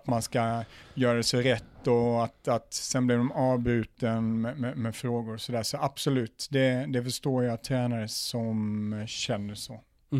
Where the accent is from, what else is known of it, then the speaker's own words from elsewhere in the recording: Umeå, Västerbotten County, Sweden; born there; jag har fantastiska minnen och jag är född i Umeå.